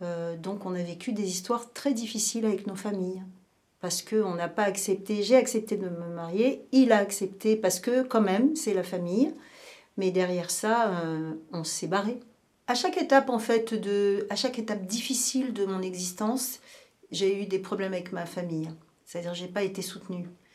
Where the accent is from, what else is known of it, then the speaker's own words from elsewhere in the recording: Paris, Île-de-France, France; born there; Moi, je suis née à Paris, mais je me traîne ça.